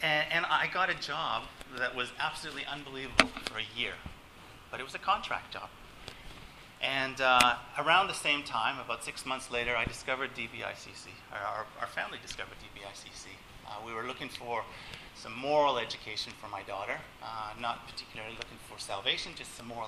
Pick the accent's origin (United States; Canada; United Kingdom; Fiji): Canada; even though I'm Canadian, I'd only been on skis 5 times in my life